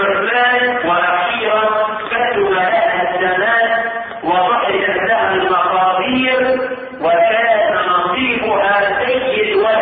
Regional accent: Egypt; احنا كمصريين

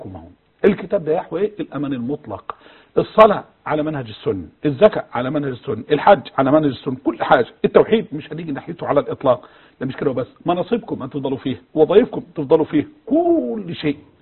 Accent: Egypt; فهي قضيه العاطفه وقضيه المشاعر الموجوده عندنا في مصر

